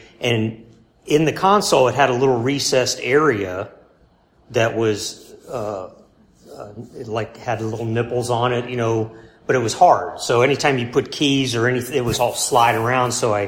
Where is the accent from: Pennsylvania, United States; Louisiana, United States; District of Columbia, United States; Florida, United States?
Florida, United States; Tampa; I lived in Polo for 8 years. I grew up in the Tampa, St. Petersburg area.